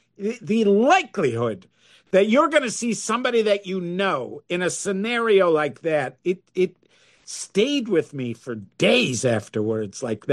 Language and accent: English; Illinois, United States; So, and there's times when I identify I'm from, you know, I'm from Illinois.